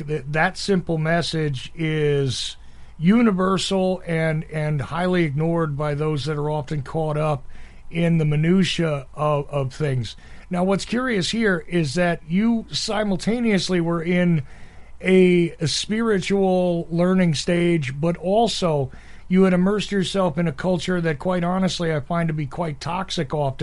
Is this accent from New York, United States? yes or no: yes; New York, United States; also born or lived in New Jersey; now in Macon, United States; because I'm from New York and New Jersey. I know I'm sitting in Macon, Georgia today, but I'm from that area.